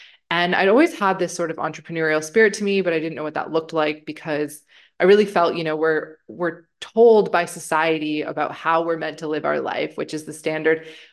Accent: Canada; I'm from Canada originally.

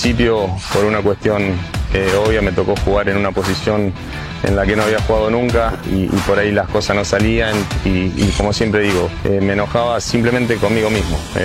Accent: Pergamino, Buenos Aires Province, Argentina; Vengo de Pergamino, me radiqué definitivamente acá, formé una familia acá

